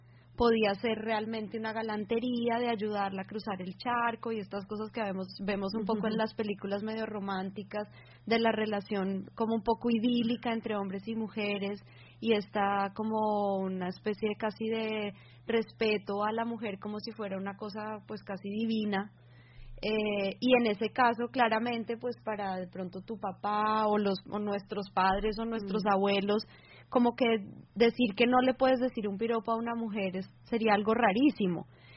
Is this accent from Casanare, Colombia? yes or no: no; Bogotá, Colombia; porque yo tampoco soy de aquí, vengo de Bogotá